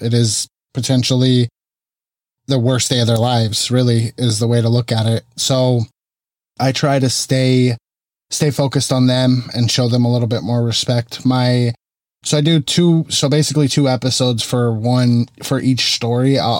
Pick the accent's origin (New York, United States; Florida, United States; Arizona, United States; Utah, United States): Arizona, United States; now in California, United States; Not originally from California. I moved here in 2012, and I'm originally from Arizona.